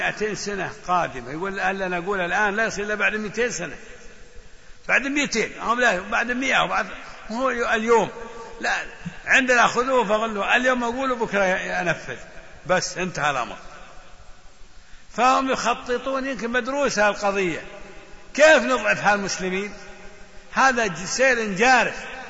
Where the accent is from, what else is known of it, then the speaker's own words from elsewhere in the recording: Riyadh, Riyadh Province, Saudi Arabia; شايف أنت من مصر قلت لا من الرياض